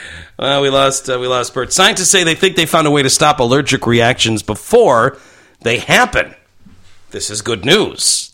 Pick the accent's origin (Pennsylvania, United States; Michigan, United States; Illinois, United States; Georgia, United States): Illinois, United States; Chicago; I remembered being on the sports when I was a kid growing up in Chicago.